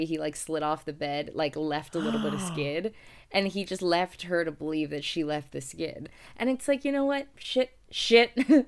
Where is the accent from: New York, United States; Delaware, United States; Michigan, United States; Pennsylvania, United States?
Michigan, United States; We grew up in Michigan.